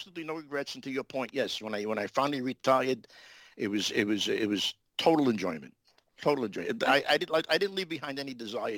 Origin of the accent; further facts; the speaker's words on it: Brooklyn, New York, United States; You know, I grew up in Brooklyn, New York, okay? I'm a city kid.